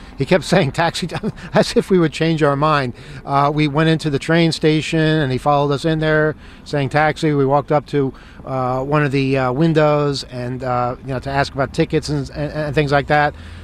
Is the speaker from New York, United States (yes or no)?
yes; New York, United States